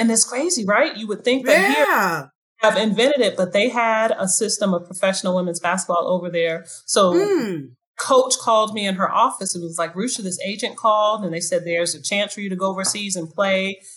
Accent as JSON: {"language": "English", "town": "Bronx", "region": "New York", "country": "United States", "tie": "born there", "said": "I was born in the Bronx. My first babysitters were Puerto Rican. So I spoke Spanish than English."}